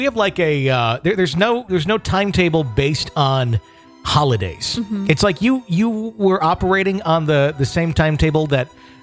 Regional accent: the South, United States; well, I grew up in the South, and we don't do that after Labor Day, right?

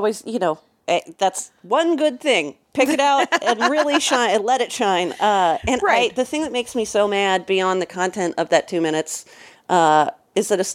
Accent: Napa, California, United States; In middle school, I grew up in Napa, California.

